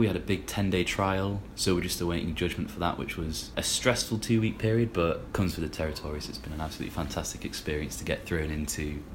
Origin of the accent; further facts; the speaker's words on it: Leeds, Yorkshire and the Humber, United Kingdom; moved away as an adult; also born or lived in Netherlands; now in Newcastle, United Kingdom; I'm originally from Leeds. I came up to Newcastle in 2014 to do my law degree. Spent a year in the Netherlands doing that as well. Went back to Leeds to do my LPC